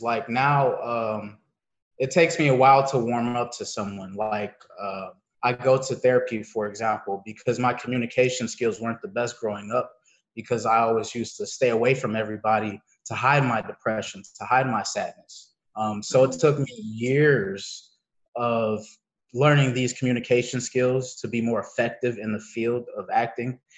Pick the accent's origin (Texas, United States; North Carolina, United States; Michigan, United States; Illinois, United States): Illinois, United States; Chicago; born there; I was born in Chicago, in Edgewater.